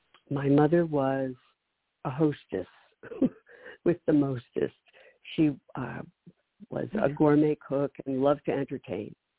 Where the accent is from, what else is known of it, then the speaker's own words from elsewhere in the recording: Baltimore, Maryland, United States; I grew up in Baltimore. I was born in Baltimore and grew up there.